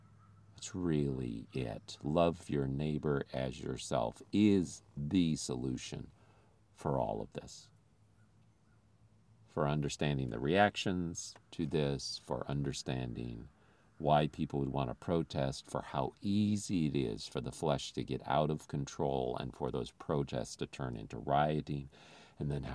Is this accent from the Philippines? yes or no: yes; Philippines; now in United States; I did not grow up in this country. I grew up in the Philippines.